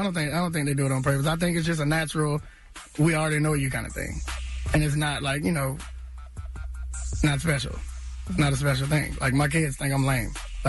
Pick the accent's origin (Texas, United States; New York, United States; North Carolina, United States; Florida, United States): Florida, United States; Tallahassee; I felt like I wasn't valued in a place that I value so much that it's in my name. You know what I'm saying? Like, it's